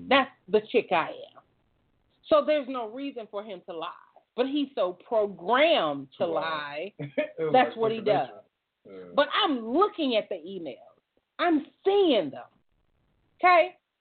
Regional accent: the South, United States; But of course, I'm from the South, so your word is bond.

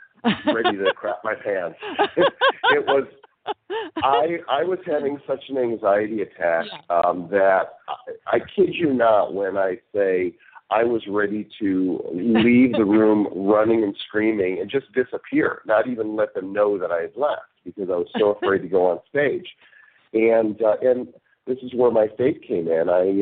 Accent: Illinois, United States; born there; I was born in the Chicago suburbs back in 1964.

